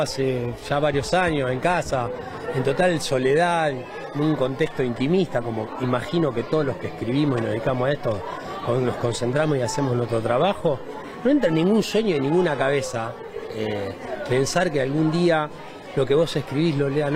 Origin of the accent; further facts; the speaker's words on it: Santa Fe, Argentina; Yo estoy contento primero por santafesino, por tener el apoyo de mi provincia, por ser profeta en mi tierra